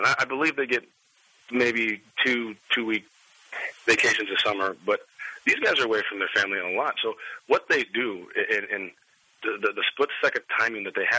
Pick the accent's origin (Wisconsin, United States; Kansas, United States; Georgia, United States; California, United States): California, United States; San Diego; born there; I was born in San Diego